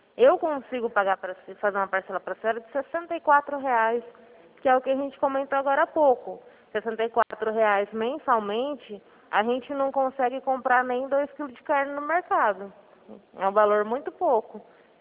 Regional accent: Penápolis, São Paulo, Brazil; now in Araçatuba, Brazil; eu era de Penápolis, era mais perto da senhora aí. Agora eu tô morando aqui em Araçatuba.

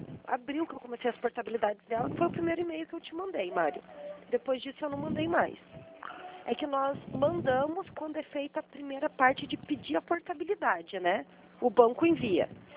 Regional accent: Curitiba, Paraná, Brazil; Eu sou de Curitiba

